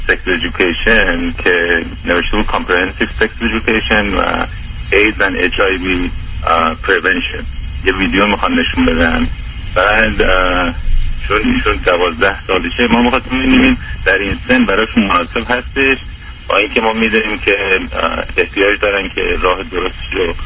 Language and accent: Persian; Iran; با اینکه مثلا ما ایرانی هستیم